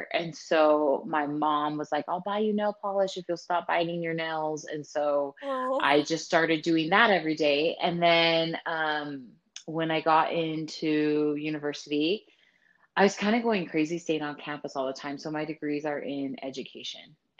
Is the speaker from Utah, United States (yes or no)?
yes; Salt Lake City, Utah, United States; Yep. I have family in Utah, and I mean, extended family was from Idaho, but born and raised Utah girl.